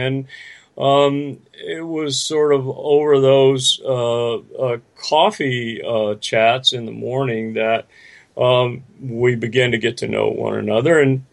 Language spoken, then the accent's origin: English; Texas, United States; I grew up in Central Texas, where there are a large number of lakes, and so I was on a lake almost every weekend with my dad.